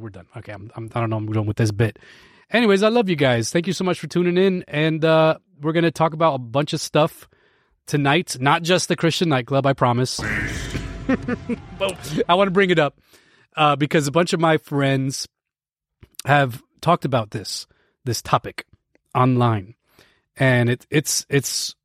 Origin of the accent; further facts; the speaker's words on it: Lebanon, Pennsylvania, United States; There's one where I grew up in Lebanon, Pennsylvania, but they call themselves a restaurant